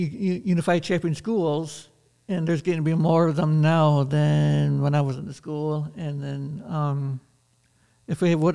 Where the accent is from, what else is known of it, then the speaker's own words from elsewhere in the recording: Green Bay, Wisconsin, United States; I'm from the Green Bay area.